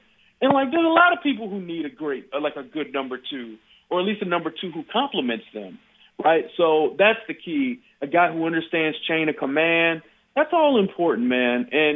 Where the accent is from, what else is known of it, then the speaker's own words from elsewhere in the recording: Detroit, Michigan, United States; now in Kansas City, United States; I'm not from Kansas City. I'm from Detroit, okay?